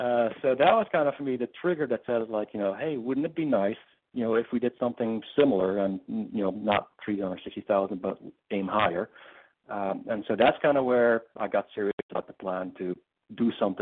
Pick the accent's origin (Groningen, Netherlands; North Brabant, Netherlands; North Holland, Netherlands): North Brabant, Netherlands; Eindhoven; English is a second language; now in United States; So like Milwaukee is to Chicago, that's where my hometown was, to another big city in the Netherlands.